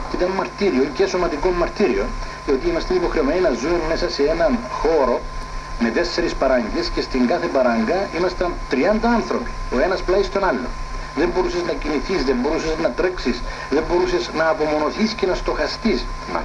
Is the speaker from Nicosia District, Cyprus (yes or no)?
no; Yialousa, Famagusta District, Cyprus; Τους ύμνους τους θυμόμουν από την εκκλησία του χωριού μου όταν ήμουν παιδί, από την Γιαλούσα